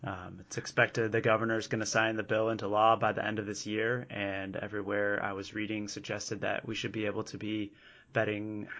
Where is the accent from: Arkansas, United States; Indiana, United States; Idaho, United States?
Indiana, United States; got to see my hometown Pacers play at Madison Square Garden Saturday night